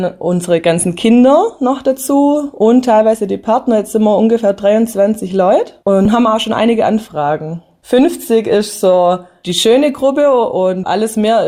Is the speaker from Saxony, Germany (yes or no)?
no; Hüttlingen, Baden-Württemberg, Germany; now in Nattheim, Germany; Ich bin aus Hüttlingen, bin herzogen nach Nattheim